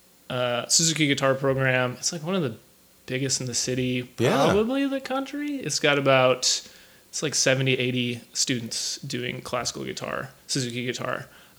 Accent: Minneapolis, Minnesota, United States; now in New York, United States; Minneapolis, suburbs of Minneapolis.

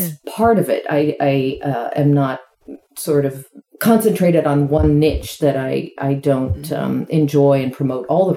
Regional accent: Norman, Oklahoma, United States; I grew up in Norman, Oklahoma, and I played the piano from pretty much earliest memory.

